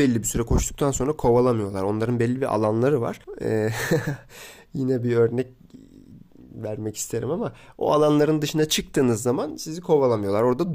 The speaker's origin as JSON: {"language": "Turkish", "town": "Bayrampaşa", "region": "Istanbul", "country": "Turkey", "said": "acaba Bayrampaşalıyım, beni alır mısınız?"}